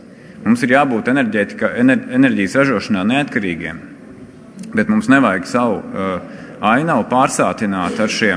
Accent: Riga, Latvia; es esmu rīdzinieks

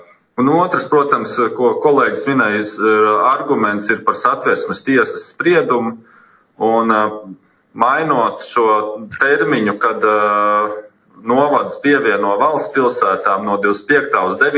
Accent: Cēsis, Cēsis Municipality, Latvia; es pats no Ceisīm pilsētai pievienoja ar vienu pagastu.

